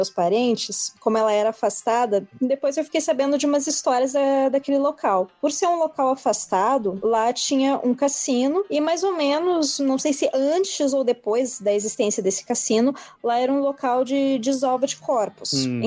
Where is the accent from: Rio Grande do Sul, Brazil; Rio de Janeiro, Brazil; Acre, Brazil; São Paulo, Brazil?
Rio Grande do Sul, Brazil; Porto Alegre; now in Curitiba, Brazil; Eu sou de Porto Alegre, eu moro em Curitiba, mas eu já morei em alguns lugares do mundo a trabalho.